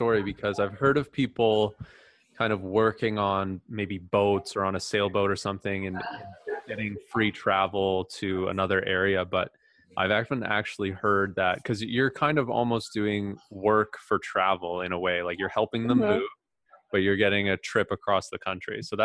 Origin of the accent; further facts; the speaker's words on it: Victoria, British Columbia, Canada; because I'm from Victoria. I live in Victoria right now, and I went across the Georgia Strait to Vancouver